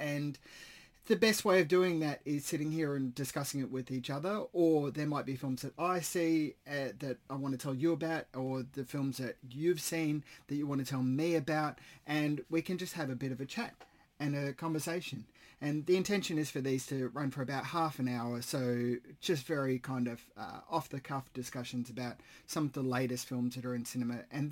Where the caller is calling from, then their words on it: Perth, Western Australia, Australia; I'm coming from Boorloo, Western Australia, which is Noongar country.